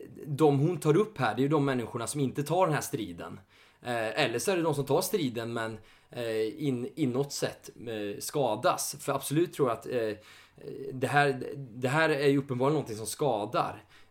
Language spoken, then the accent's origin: Swedish; Norrland, Sweden; och kanske man själv känner det som norrlänning att man ska ha det här hårda skalet